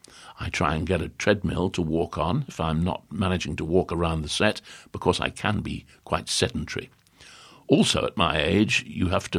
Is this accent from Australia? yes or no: no; Oldham, North West England, United Kingdom; I was from Oldham, which isn't London, and is not Manchester. It isn't one of the bigger places